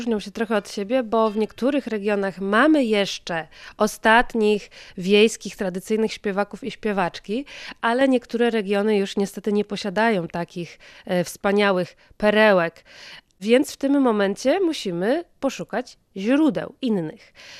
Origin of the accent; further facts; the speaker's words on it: Pomeranian Voivodeship, Poland; ponieważ u nas na Kaszubach, właśnie odnosząc się do tego, jak to kiedyś bywało, w sekcji rytmicznej były bębny